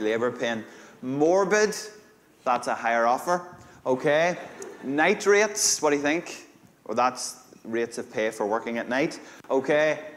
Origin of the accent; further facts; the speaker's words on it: Monaghan, Ulster, Ireland; accent: Irish; now in Northern Ireland; Do you know what's really ironic? I am Irish. I am actually Irish. I'm from Monaghan.